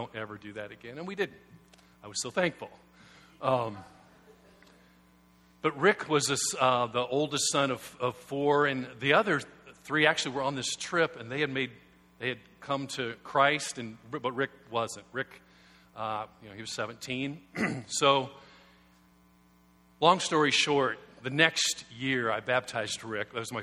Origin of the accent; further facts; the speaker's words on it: Concord, Illinois, United States; I grew up in Concord, Illinois. Most of you have never heard of it, and most of you will never go there.